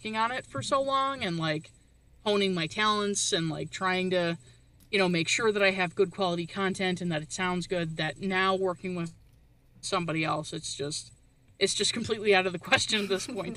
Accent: Canada; I'm originally from Canada

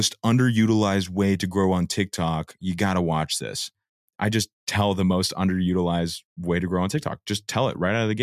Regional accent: Scottsdale, Arizona, United States; Yeah, I grew up in Scottsdale. Playing hockey most of my life

